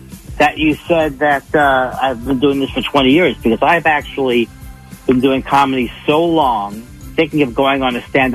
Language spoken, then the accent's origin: English; Queens, New York, United States; Yeah, I'm from Queens.